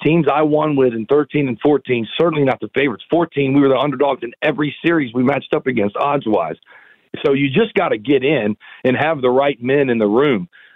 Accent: San Diego, California, United States; But I grew up in San Diego, Dodgers' number one rival.

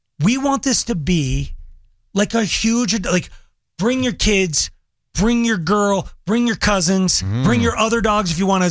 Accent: Longmont, Colorado, United States; Longmont Humane Society, my hometown.

